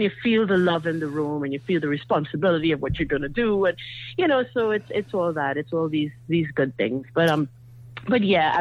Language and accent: English; Trinidad & Tobago; now in United States; You know, I came here from Trinidad. And, mm-hmm. you know, I planted my roots here. I fell in love with this country.